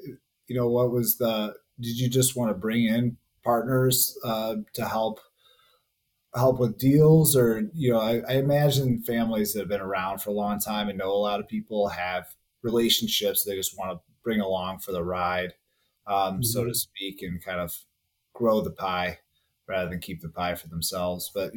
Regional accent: DeKalb, Illinois, United States; I'm from DeKalb, which is an 815 area code

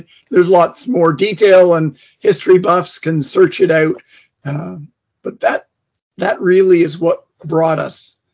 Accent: Canada; You know, I'm from Canada, hockey country.

